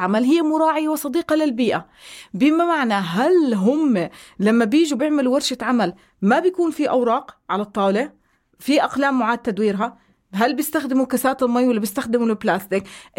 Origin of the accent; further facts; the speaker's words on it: Jordan; في بعض المزارعين عندنا في الأردن